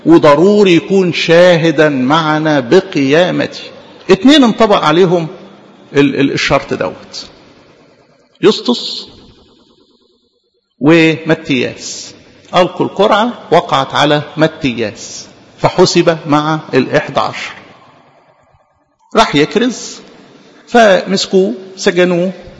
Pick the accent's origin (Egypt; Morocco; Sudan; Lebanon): Egypt; Mir, Asyut Governorate; جدتي اللي أنا جاي من صلبها، إحنا من مير وهي عاشت هناك